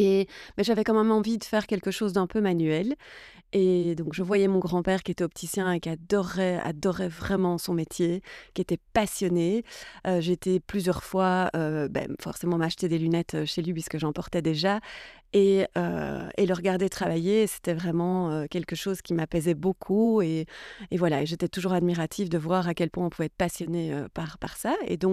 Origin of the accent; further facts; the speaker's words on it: Brussels, Brussels-Capital Region, Belgium; je suis née, j'ai grandi à Bruxelles. J'ai été à l'école à Bruxelles, j'ai fait toute ma scolarité classique à Saint-Pierre